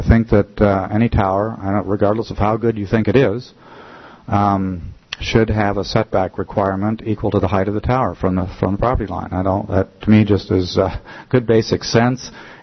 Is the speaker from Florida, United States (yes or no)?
no; Lazy Mountain, Alaska, United States; I'm from Lazy Mountain.